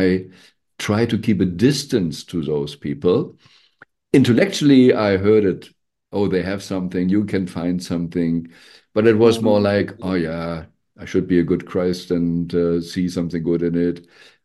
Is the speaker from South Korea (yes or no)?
no; Germany; I grew up in the Western world in Germany. I studied in Berlin, but I grew up in different other areas.